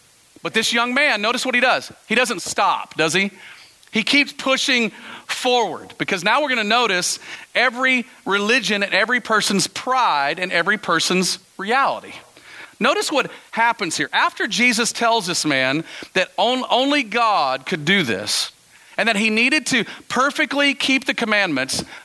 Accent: Texas, United States; It's like I grew up in Texas, right? And we had this saying growing up in Texas

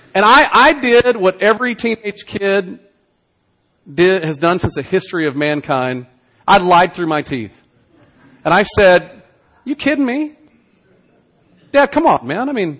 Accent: the South, United States; I grew up in the South where we got spanked, okay?

